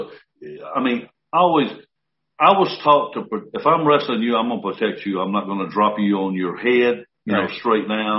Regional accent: Columbus, United States; "Okay. In my hometown right here."

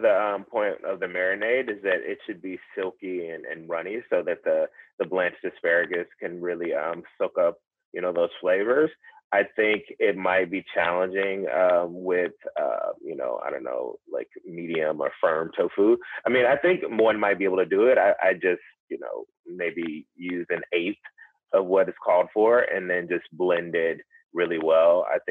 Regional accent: the South, United States; I grew up in the South and, you know, wings are ubiquitous and lemon pepper wings are pretty popular.

